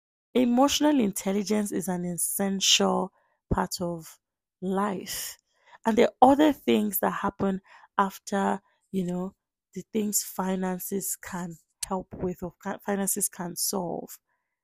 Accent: Nigeria; So I'm Nigerian, and I don't want to speak for all

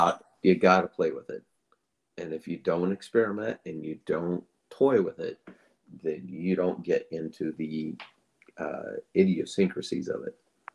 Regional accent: Webster, Iowa, United States; now in Oregon, United States; I am from a little town called Webster, Iowa.

